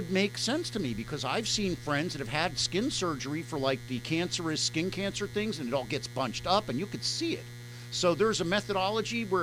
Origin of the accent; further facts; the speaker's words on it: Florida, United States; Now, I grew up in South Florida.